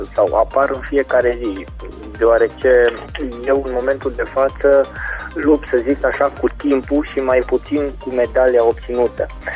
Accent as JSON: {"language": "Romanian", "town": "Caransebeș", "region": "Caraș-Severin", "country": "Romania", "said": "sunt din Caransebeș"}